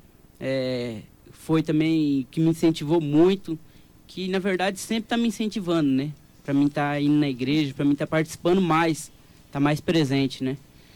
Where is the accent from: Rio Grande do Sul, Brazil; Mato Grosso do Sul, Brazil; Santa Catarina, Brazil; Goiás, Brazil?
Mato Grosso do Sul, Brazil; Macaúba; Eu sou de Macaúba.